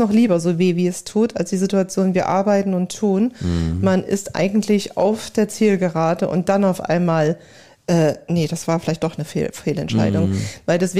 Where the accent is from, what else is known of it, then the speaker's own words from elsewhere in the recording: Leipzig, Saxony, Germany; ich komme aus Leipzig